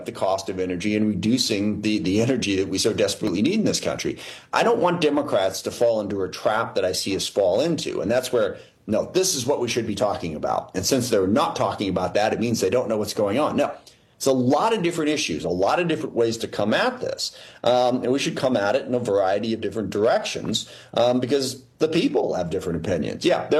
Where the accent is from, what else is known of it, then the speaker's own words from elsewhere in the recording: Seattle, Washington, United States; I'm from the Seattle King County area.